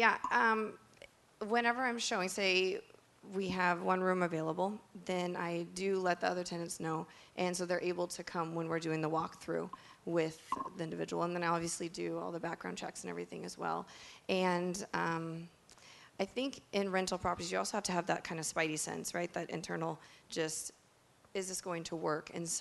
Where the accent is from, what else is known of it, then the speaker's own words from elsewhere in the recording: Riverside, California, United States; I'm also from Riverside, and so we have a lot of universities.